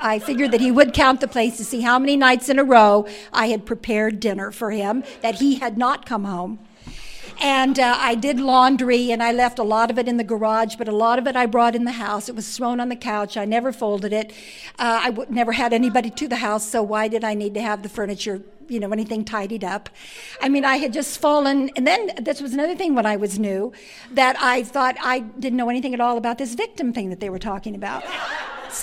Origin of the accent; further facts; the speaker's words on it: Ireland; And being Irish, that's not hard.